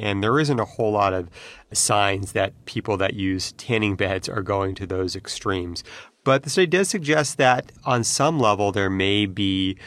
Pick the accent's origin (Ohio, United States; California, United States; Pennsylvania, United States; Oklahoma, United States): California, United States; born or raised there